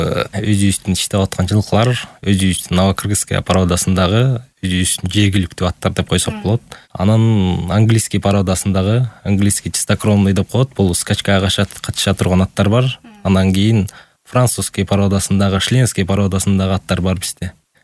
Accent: Chimchek, Talas Region, Kyrgyzstan; Биз өзүбүз Талас областы, Талас району, Талас областынан болобуз, Чимчек айылынан. Ошол жакта чоңойгонбуз.

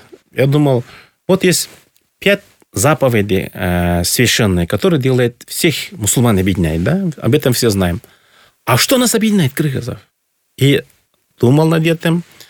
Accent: Kaindy, Chüy Region, Kyrgyzstan; Вот я родом с Чуйской долины, село Каинда. Это главное село, откуда начинается Чуйская долина, со стороны востока. Первое село.

